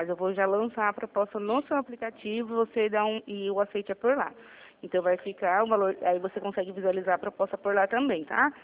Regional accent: Sorocaba, São Paulo, Brazil

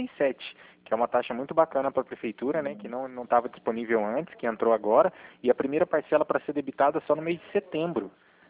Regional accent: Cornélio Procópio, Paraná, Brazil; eu sou de Cornélio Procópio, Renato, aqui próximo de Assis também, né?

